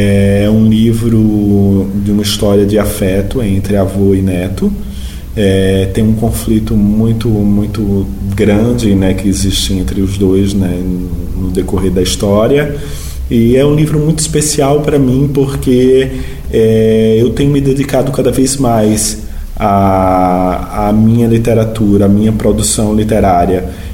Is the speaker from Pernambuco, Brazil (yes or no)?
yes; Recife, Pernambuco, Brazil; also born or lived in São Paulo; now in Porto Alegre, Brazil; Então eu saí de Recife, que é a minha cidade natal, fui morar algum tempo em São Paulo, hoje há muitos anos que eu moro em Porto Alegre